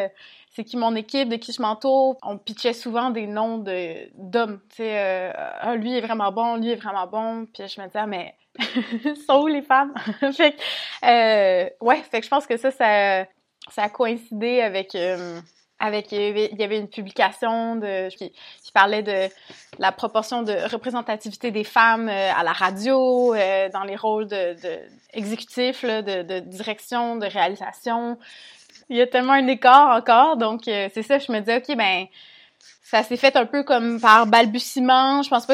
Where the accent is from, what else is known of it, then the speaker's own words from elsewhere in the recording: Montreal, Quebec, Canada; je suis née à Montréal, je suis bien montréalaise, là, mais ça représente ce qu'est Montréal là, en ce moment.